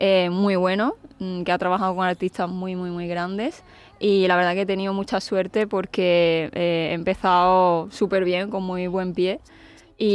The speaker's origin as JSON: {"language": "Spanish", "town": "Seville", "region": "Andalusia", "country": "Spain", "tie": "born there", "said": "Sí, en Triana. Mi hermana y yo nacimos en Triana."}